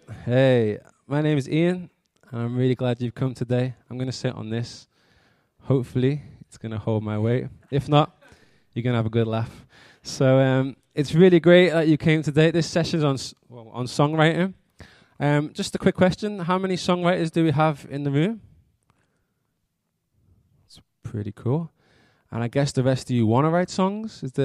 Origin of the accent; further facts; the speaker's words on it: Liverpool, North West England, United Kingdom; I'm from Liverpool.